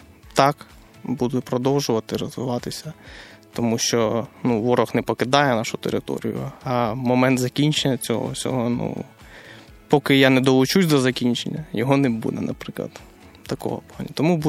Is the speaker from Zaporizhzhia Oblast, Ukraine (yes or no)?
yes; Zaporizhzhia, Zaporizhzhia Oblast, Ukraine; Я сам з Запоріжжя.